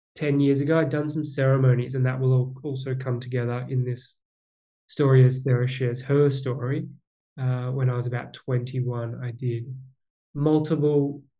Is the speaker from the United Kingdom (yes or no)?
no; Australia; now in California, United States; For those of you back in Australia, because I'm from Australia, it wouldn't really make sense, but here in California